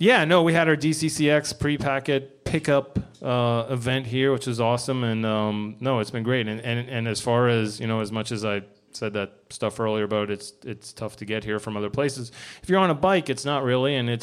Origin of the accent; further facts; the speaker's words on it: Iowa, United States; I grew up in Iowa.